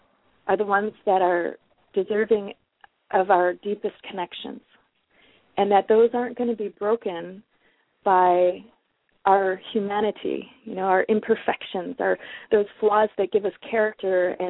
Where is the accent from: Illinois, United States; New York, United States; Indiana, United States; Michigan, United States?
Michigan, United States; Detroit; I'm originally from Detroit, and Detroit people are often very outspoken, and so there is definitely part of that within the way that I was raised to be outspoken.